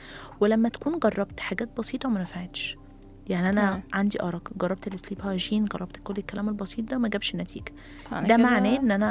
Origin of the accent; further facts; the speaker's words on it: Egypt; خدي بالك برضو احنا كمصريين اغلبنا نمط حياتنا صعب